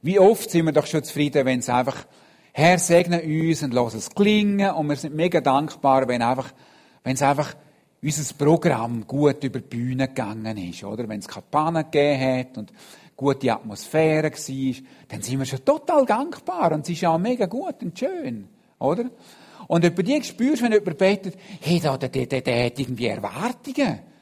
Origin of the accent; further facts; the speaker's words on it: Switzerland; habt ihr den Eindruck, sind wir Schweizer bekannt für unseren grossen Glauben?